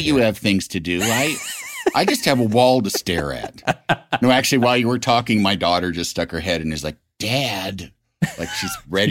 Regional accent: Illinois, United States; My hometown has me and Dennis Hastert. So I was always sort of second

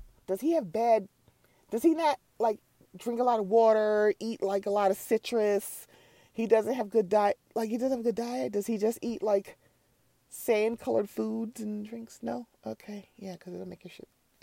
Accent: Baltimore, Maryland, United States; I'm from Baltimore. So is Robin. So is Juan. I know a lot of Baltimore dudes.

